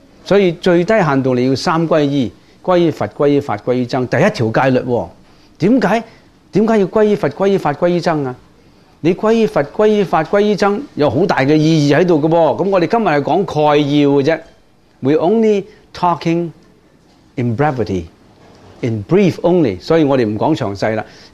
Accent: China; 我们中国人成句有时常有一句说话啦

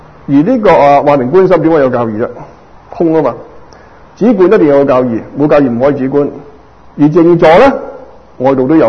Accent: Guangdong, China; 我係廣東人講緊廣東人嘅事

